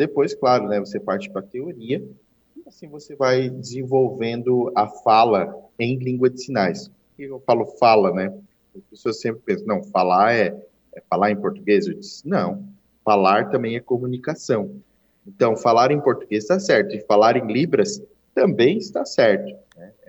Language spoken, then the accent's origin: Portuguese; Criciúma, Santa Catarina, Brazil; now in Sombrio, Brazil; que eu moro em Sombrio hoje, né? Uhum. Sou natural de Criciúma.